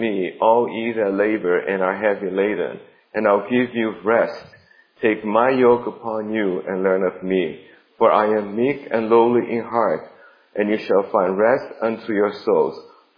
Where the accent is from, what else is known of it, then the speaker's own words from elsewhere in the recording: New York, United States; My wife Stella and I, we're from New York.